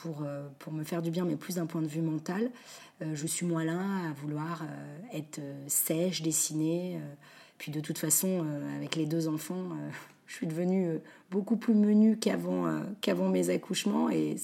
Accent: Paris, Île-de-France, France; Moi, j'adore Paris, hein, je suis une vraie parisienne

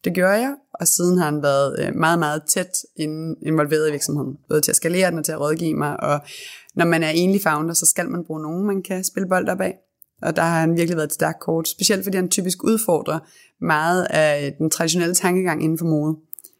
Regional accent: Copenhagen, Capital Region of Denmark, Denmark; also born or lived in Herning; Jeg er fra Christianshavn. Ikke bare identificerer mig ikke som københavner, men som Christianshavner. Det er the hardcore middle af byen.

